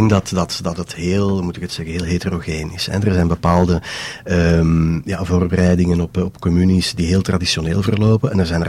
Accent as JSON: {"language": "Dutch", "town": "Mechelen", "region": "Flanders", "country": "Belgium", "said": "Ik ben zelf van Mechelen."}